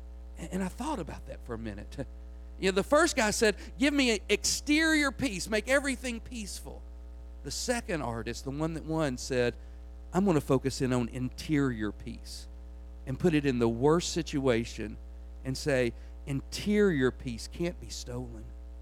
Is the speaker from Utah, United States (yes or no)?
no; Union City, Tennessee, United States; I grew up in Union City, Tennessee, not too far from our house.